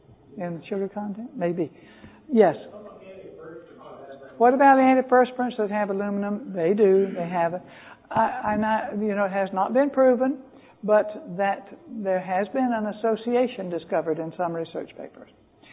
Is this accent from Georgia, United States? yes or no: yes; Georgia, United States; We didn't know this as a flavoring agent when I grew up in South Georgia.